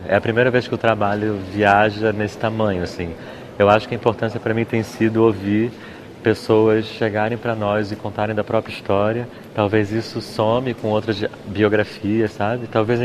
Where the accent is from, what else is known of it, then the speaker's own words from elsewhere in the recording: Rio de Janeiro, Brazil; born there; Quando eu tinha 10 anos de idade, eu fui apedrejado na rua onde eu nasci, em Vila da Penha, no Rio de Janeiro.